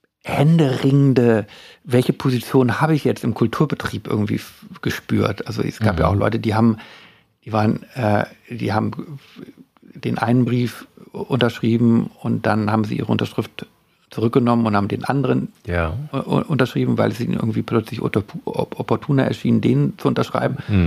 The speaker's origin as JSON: {"language": "German", "town": "Worpswede", "region": "Lower Saxony", "country": "Germany", "tie": "born or raised there", "said": "ich bin ja in Worpswede groß geworden, also in einem mit sehr viel umgebenen Pazifisten."}